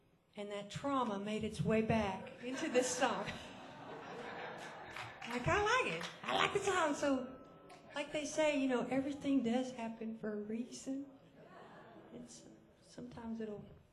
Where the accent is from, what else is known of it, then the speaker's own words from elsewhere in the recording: Dallas, Texas, United States; born there; I was born in Oak Cliff